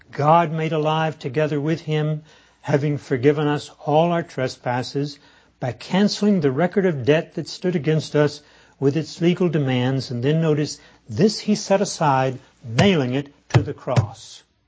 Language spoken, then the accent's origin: English; Texas, United States; Now, I grew up in Texas, and Friday night football is big stuff in Texas.